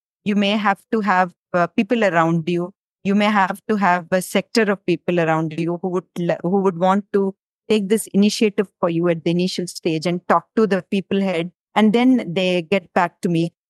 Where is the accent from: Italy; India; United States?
India; Bhopal, Madhya Pradesh; And I am born and brought up in Bhopal, and I studied in the Kama Convent School. And later I did my MBBS from Bhopal itself.